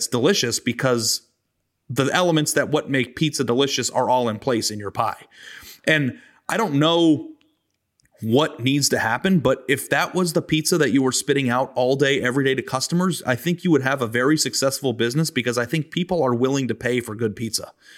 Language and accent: English; Phoenix, Arizona, United States; I grew up in Phoenix, Arizona.